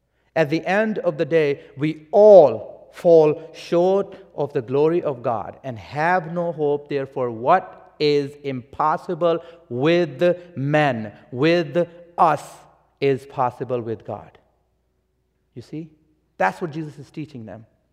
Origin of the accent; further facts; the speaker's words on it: Pakistan; English is a second language; Many of you know I come from Pakistan. I live there, and still most of my ministry is among Muslims.